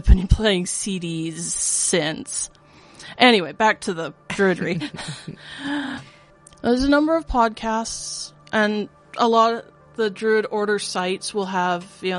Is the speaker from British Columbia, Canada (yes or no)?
yes; Langley, British Columbia, Canada; born there; I was born in Langley because my dad was a student at Trinity Western College at the time.